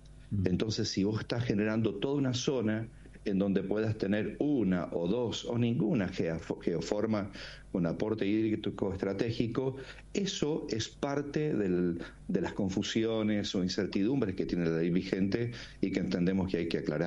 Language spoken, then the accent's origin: Spanish; San Juan, Argentina; Yo soy sanjuanino, por ejemplo